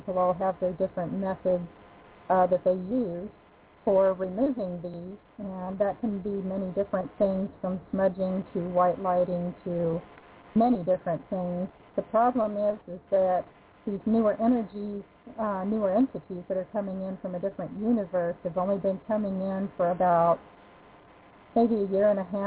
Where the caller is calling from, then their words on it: North Carolina, United States; I am calling from the mountains of North Carolina, just up north of Asheville.